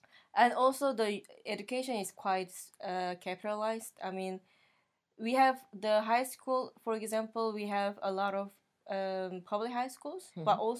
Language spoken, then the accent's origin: English; South Korea; English is a second language; moved away as an adult; now in Germany; So, yeah, I'm from South Korea. And then I came to Germany to study master program Digital Media and Society.